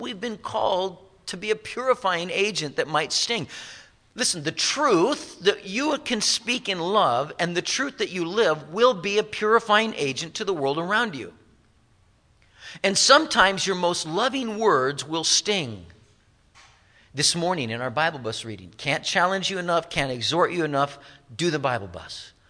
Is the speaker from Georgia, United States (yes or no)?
no; Anaheim, California, United States; all of the friends that I grew up with is in Anaheim